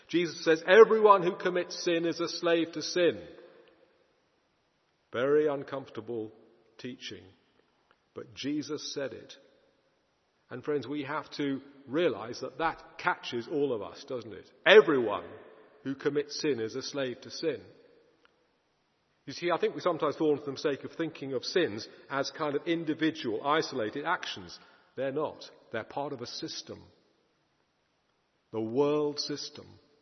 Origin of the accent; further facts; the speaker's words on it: London, United Kingdom; I was brought up in North London